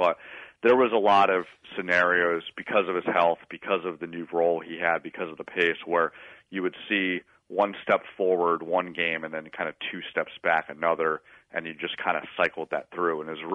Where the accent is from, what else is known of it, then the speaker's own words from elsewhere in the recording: East Coast, United States; now in Bay Area, United States; Yeah, well, so my dad lives in Pennsylvania. I grew up out on the East Coast, so I got him some gifts.